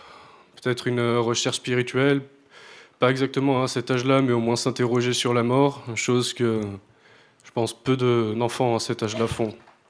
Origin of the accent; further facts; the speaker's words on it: Chambéry, Auvergne-Rhône-Alpes, France; moi là-bas je viens de Chambéry, donc l'une des meilleures villes du monde.